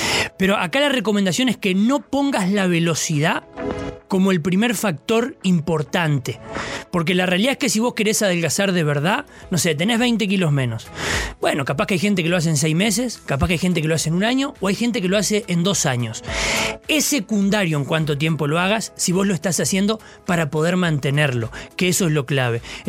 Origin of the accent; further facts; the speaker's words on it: Uruguay; no soy uruguayo, soy uruguayo.